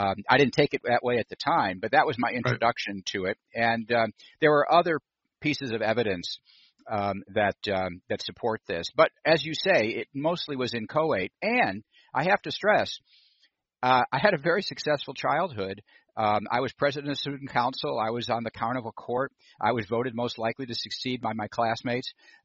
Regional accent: Calumet City, Illinois, United States; I mean, I grew up in Calumet City. I didn't grow up in Chicago.

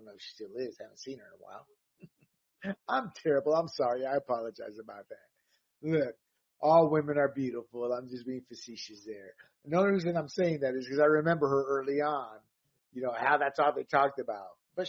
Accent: the South, United States; to my brethren Latinos, to my fellow blacks who I grew up in the South, lots of extended black family in the sense of friends

